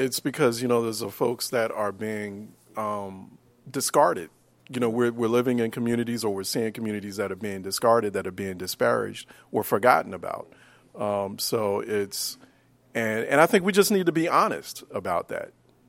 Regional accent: Philadelphia, Pennsylvania, United States; Like, I grew up in North Philadelphia. I grew up in a place that, even still to this day, you know, it gets hotter in the summers.

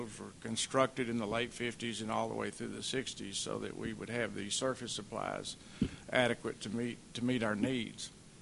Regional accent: Texas, United States; When I grew up here in Texas, and I was educated here at Texas Tech. I just recently came back to this area.

